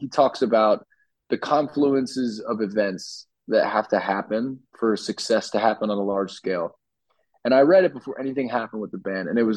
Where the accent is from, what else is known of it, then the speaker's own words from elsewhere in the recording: New Jersey, United States; growing up in New Jersey, like I mentioned earlier